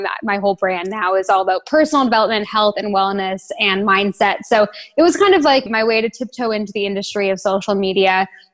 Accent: Toronto, Ontario, Canada; moved away as an adult; also born or lived in London, England; now in Bahamas; I currently live in the Bahamas. I actually just moved here 6 weeks ago. And I'm originally from Canada, Toronto. So I moved to London, England when I was 18. And then I lived there for 5 years.

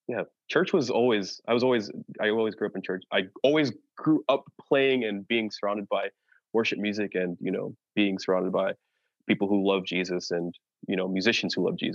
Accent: Englewood, New Jersey, United States; I grew up in Englewood, New Jersey, which is not too far from the big city in New York. And from the jump, I grew up in Jersey

